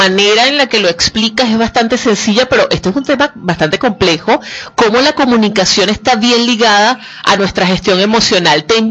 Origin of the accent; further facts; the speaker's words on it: Venezuela; pero como venezolanos, bueno, estamos tratando de reconstruir